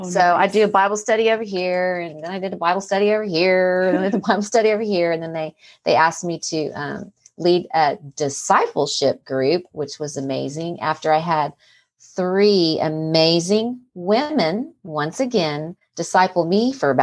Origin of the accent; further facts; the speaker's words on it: San Antonio, Texas, United States; But yeah, I'm a South Texas girl. I grew up in San Antonio. So yeah, Spanish is, you know, the second language.